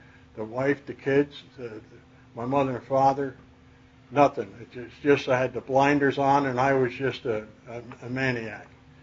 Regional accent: Peekskill, New York, United States; also born or lived in Mount Vernon; In case you didn't realize, I'm from New York. I'm from Peekskill, New York. I was born in Mount Vernon, New York, September 26, 1939.

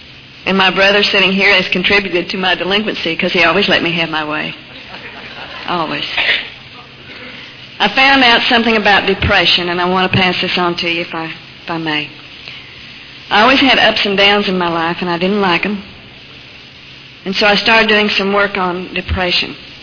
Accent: Kansas, United States; born there; I was born in Kansas

